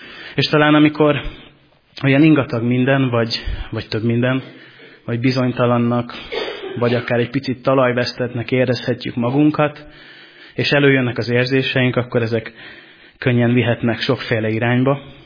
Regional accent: Hajdú-Bihar, Hungary; Amikor kisfiú voltam, akkor én a családommal, a szüleimmel egy Debrecenhez közeli kis településen nőttem fel, egy kis faluban

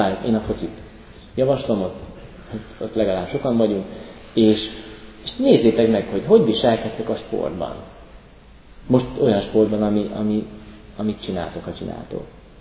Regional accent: Tápiószőlős, Pest, Hungary; Én tápőszörösről származom, ott ugye sok szőlő

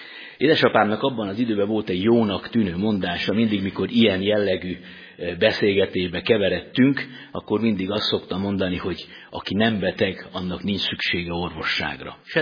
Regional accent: Sovata, Mureș County, Romania; Egy erdélyi kisvárosba születtem, egy fürdővárosba, Szovátán, átlag reformátusnak mondható családban nőttem fel

